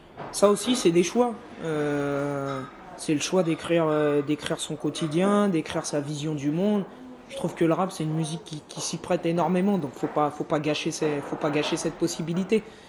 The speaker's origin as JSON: {"language": "French", "region": "Martinique", "country": "France", "said": "Voilà, moi je suis des Antilles, je suis de la Martinique."}